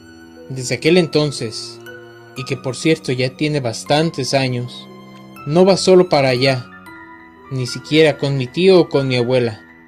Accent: San Luis Potosí, Mexico; Nosotros somos de San Luis Potosí, en un rancho muy alejado de la ciudad.

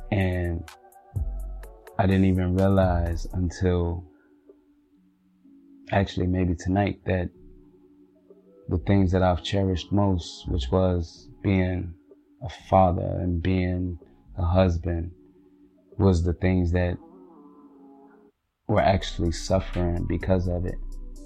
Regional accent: Chicago, Illinois, United States; because that is something that we are not taught to do growing up in Chicago.

